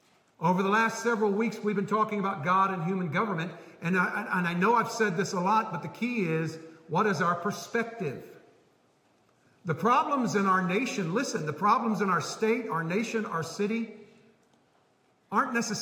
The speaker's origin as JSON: {"language": "English", "country": "United States", "said": "So yes, I'm an American. I have no problem being an American. And I love my country"}